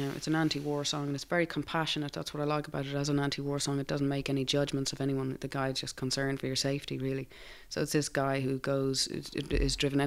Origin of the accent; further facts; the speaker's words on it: Ireland; moved away; also born or lived in Los Angeles, United States; And so the further I moved away from Ireland, the more paddy I got. So I was living in Los Angeles, so it was pretty extreme.